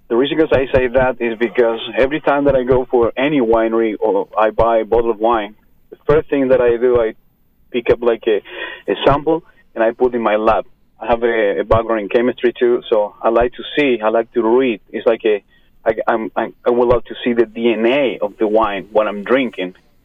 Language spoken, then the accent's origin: English; Argentina; English is a second language; moved away as an adult; I grew up in a winery. My family owns, I'm a third generation of winemaker, and I'm from Argentina, actually, and I moved here 5 years ago